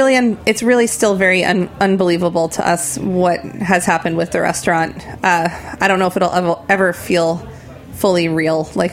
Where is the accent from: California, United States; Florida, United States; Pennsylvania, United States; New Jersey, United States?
New Jersey, United States; now in New York, United States; I'm a tri-state area person, so I grew up in New Jersey, and Matt and I have been living in the city for, I guess, since right after college